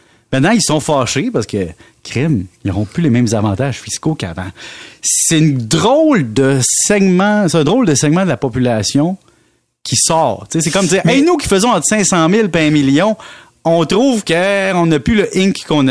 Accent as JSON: {"language": "French", "town": "Valleyfield", "region": "Quebec", "country": "Canada", "tie": "born or raised there", "said": "si les îles étaient à côté de Valleyfield, ma terre natale"}